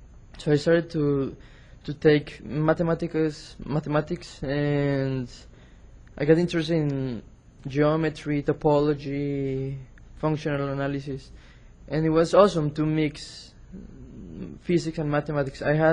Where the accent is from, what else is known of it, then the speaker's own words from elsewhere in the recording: Colombia; I come from Colombia.